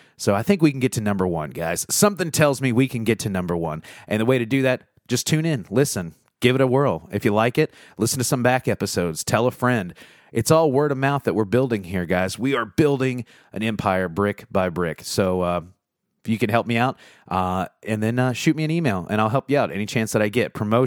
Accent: United States; I feel like me being an American, it's like I'm obligated to like

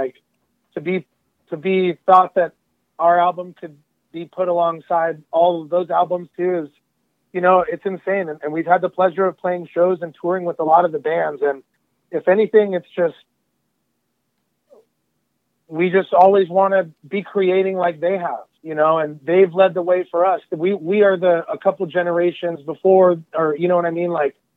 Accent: California, United States; growing up in the Southern California metal and hardcore and the beginnings of the EDM scene.

